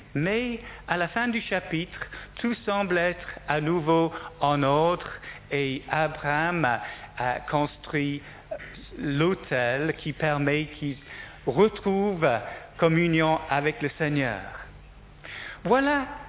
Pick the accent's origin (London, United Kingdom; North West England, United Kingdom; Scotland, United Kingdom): North West England, United Kingdom; Liverpool; Quand moi j'étais jeune, j'ai grandi à Liverpool